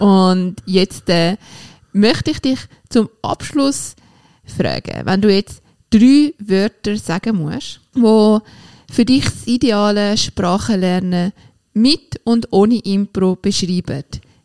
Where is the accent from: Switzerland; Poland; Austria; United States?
Switzerland; accent: Swiss; Für die, die meinen Schweizer Dialekt immer noch nicht verstehen.